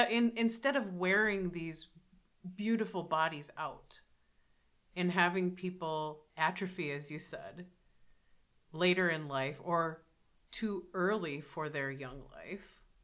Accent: Minnesota, United States; accent: Minnesota; And I just said that with my Minnesota accent.

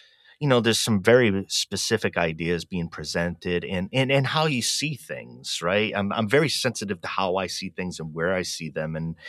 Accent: Rhode Island, United States; I'm from the East Coast in Rhode Island. There's something about Astoria, me being from the Ocean State in Rhode Island, and some of the demographics and ethnic groups historically of fishermen and some Portuguese background from my way.

